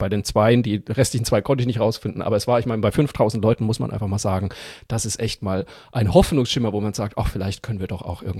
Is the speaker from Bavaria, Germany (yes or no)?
yes; Bavaria, Germany; ich bin Franke